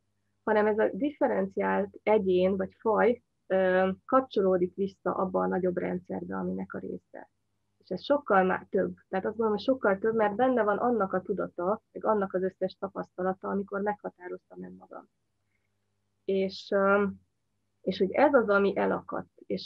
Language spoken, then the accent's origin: Hungarian; Székely Land, Romania; arra a régióra, ahonnan én származom, Székelyföldre, ahol mai napig létezik a hagyományos gazdálkodás.